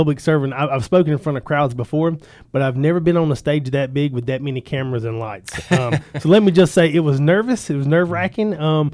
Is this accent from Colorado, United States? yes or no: no; North Carolina, United States; I'm from Robeson County. And for those who don't know, if you ever take 95 South, we're the last county before you get into South Carolina.